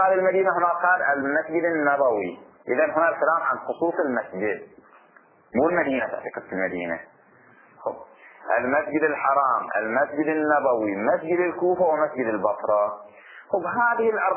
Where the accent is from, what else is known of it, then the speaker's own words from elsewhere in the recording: Bahrain; خب مثل الآن عندنا في البحرين